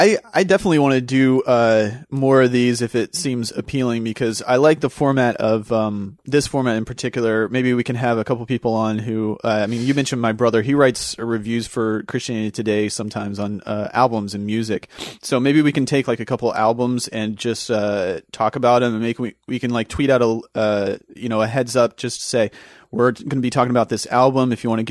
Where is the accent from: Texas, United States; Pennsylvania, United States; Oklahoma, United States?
Texas, United States; Amarillo; I'm from Amarillo, Texas, and I like seeing Jason there in the chat and another fellow Texan.